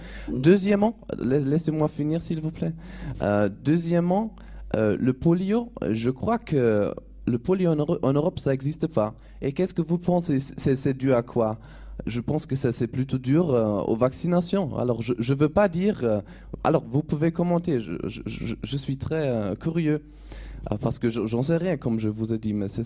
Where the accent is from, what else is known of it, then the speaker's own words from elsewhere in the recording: Germany; French is a second language; et moi, personnellement, je viens de l'Allemagne